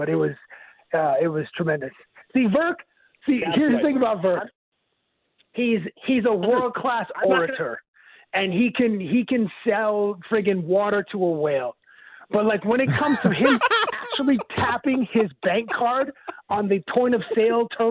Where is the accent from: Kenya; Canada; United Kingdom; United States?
Canada; Toronto, Ontario; I'm from Toronto